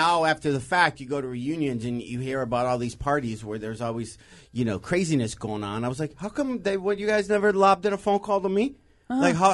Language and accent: English; Detroit, Michigan, United States; I'm not kidding you. I grew up in Detroit.